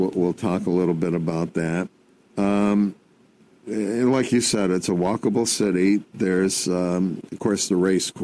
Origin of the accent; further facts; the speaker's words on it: Gloversville, New York, United States; I think when I grew up in Gloversville, we had a big park, Caroga Lake, and they had an amusement park there.